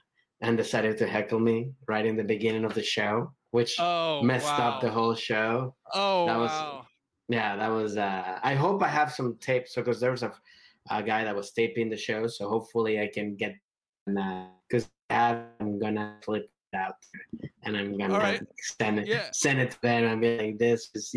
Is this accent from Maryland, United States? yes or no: yes; Bethesda, Maryland, United States; I grew up in Bethesda